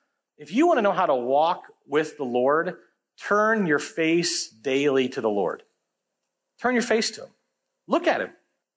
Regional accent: Iowa, United States; born there; I apologize, I was born in Iowa, just where it happened.

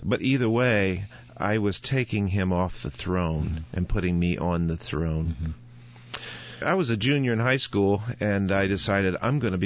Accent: Washington, D.C. area, United States; I think my struggle was where I grew up in the Washington, D.C. area

